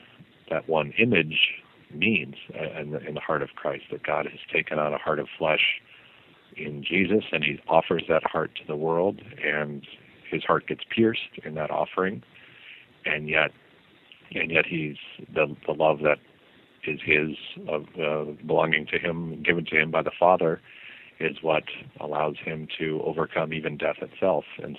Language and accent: English; Arizona, United States; I was born in 1971, so after the Second Vatican Council, and I grew up in Arizona